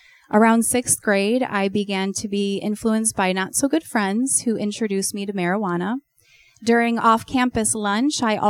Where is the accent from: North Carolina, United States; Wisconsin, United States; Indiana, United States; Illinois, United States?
Illinois, United States; Chicago; I was born in Chicago to my parents, 1985, to my parents, David and Eva, and was very close to my brother, Matthew, who was only 15 months older than myself.